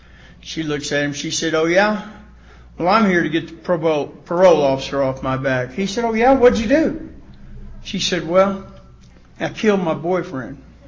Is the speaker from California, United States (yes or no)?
no; Oklahoma, United States; I'm from Oklahoma. Don't make me talk like this, by the way.